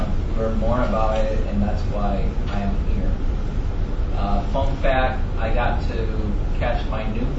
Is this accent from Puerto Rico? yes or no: yes; Puerto Rico; I was born and raised in Puerto Rico. I was born in a Catholic family, raised Catholic